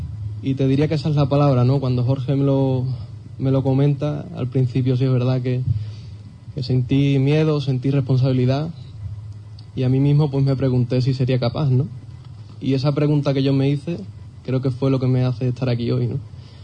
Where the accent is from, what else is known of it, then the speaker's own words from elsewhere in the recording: Huelva, Andalusia, Spain; el aficionado de Huelva, mi gente, mi tierra